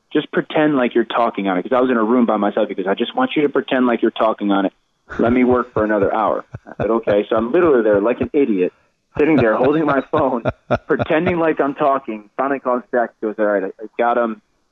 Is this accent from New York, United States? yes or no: no; Shelton, Connecticut, United States; You know, I'm from Shelton, Connecticut.